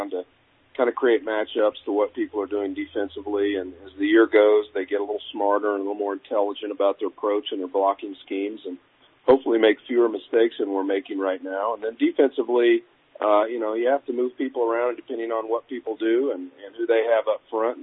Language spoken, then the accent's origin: English; Kansas, United States; I grew up in Western Kansas, and we drove 2 hours to games all the time.